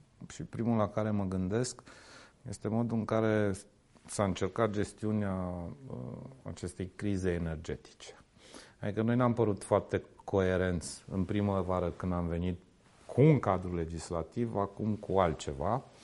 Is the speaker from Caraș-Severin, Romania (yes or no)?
yes; Caransebeș, Caraș-Severin, Romania; am crescut la Caransebeș, în județul Caraș-Severin.